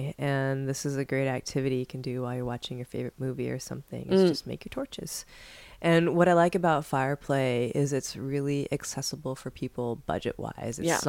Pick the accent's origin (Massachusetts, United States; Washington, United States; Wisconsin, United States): Washington, United States; Seattle; Yeah, I grew up in Seattle, Washington, so that is my BDSM scene.